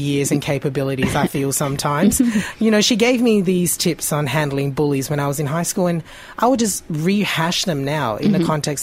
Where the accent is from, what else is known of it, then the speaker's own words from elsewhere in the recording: Australia; I find a lot of Australian artists, mm-hmm, because I'm an Australian blogger